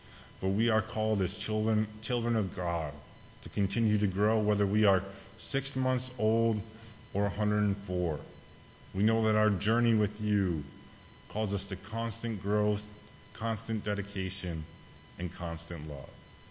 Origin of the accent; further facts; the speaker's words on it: Minnesota, United States; My home state, Minnesota, the melted snow and a lot of rain has made things very difficult there.